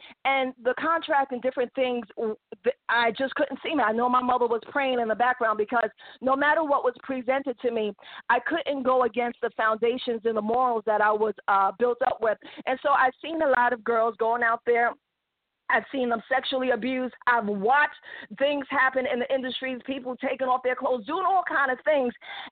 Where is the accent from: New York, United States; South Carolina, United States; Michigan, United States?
New York, United States; Bronx; born there; I was born in the Bronx, New York.